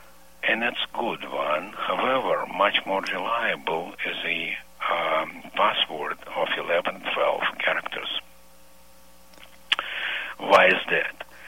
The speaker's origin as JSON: {"language": "English", "region": "Moscow", "country": "Russia", "also_born_or_lived": "Israel", "second_language": "English", "moved": "yes", "said": "I was living, I left Moscow, I am from Russia. I was living in Israel about 10 years"}